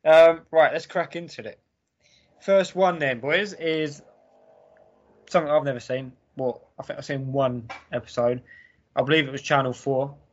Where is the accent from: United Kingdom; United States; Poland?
United Kingdom; England; But for me, obviously being English, levels above, you know, even watching American stuff